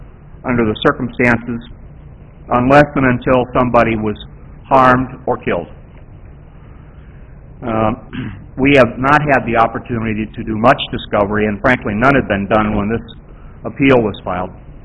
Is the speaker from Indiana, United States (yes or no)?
yes; South Bend, Indiana, United States; from South Bend, Indiana.